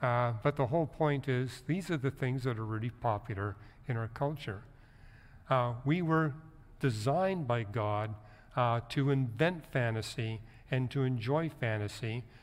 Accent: Vancouver, British Columbia, Canada; Growing up in Canada in the 1950s, they noticed that the hard sciences were dominated by people from wealthy homes. And I grew up in a really poor family in the slums of Vancouver.

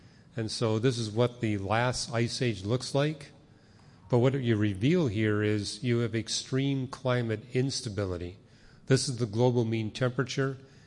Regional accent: Canada; as a Canadian

